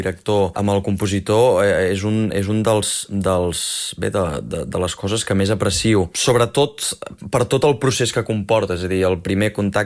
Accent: La Selva del Camp, Catalonia, Spain; Quan era petit, a l'escola del meu poble, a la Selva del Camp

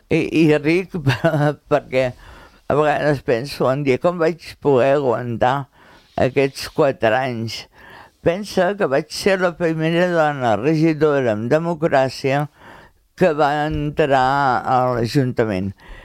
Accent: Calella, Catalonia, Spain; born there; perquè he nascut a Calella, Calella m'ha ofert quasi tot el que... el que he pogut demanar.

